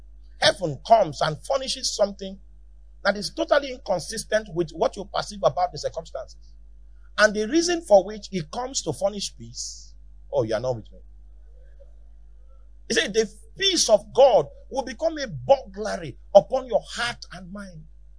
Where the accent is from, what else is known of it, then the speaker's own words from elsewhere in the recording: Northern Nigeria, Nigeria; And I'm from Northern Nigeria.